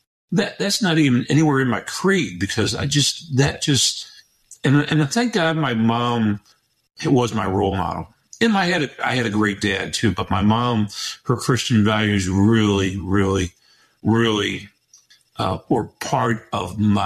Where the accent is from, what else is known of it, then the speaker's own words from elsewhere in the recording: St. Louis, Missouri, United States; So growing up in South St. Louis like I did, it's a like any other urban areas, it's compacted. We have homes that are next to each other, 36 inches apart.